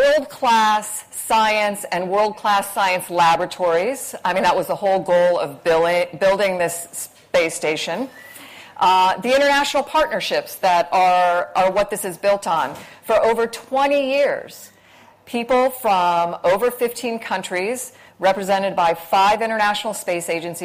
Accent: Florida, United States; I grew up in Florida, I told you.

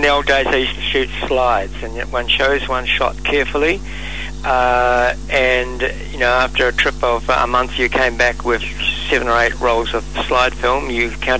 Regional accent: Australia; and I'm Australian.

